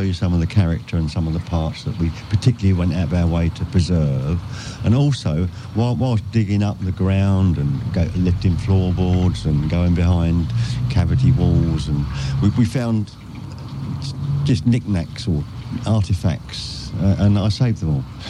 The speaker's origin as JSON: {"language": "English", "town": "Dunstable", "region": "East of England", "country": "United Kingdom", "tie": "born there", "lives_now": "Toddington, United Kingdom", "said": "I lived in Dunstable, and I was born in Dunstable. And their family went go back in Dunstable to 1766, so I've traced the family history back in Dunstable."}